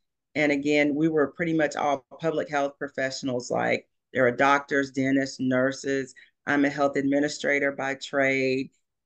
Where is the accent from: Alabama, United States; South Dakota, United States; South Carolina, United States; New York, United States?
South Carolina, United States; Myrtle Beach; born there; I was born in Myrtle Beach, South Carolina. I am an Air Force brat.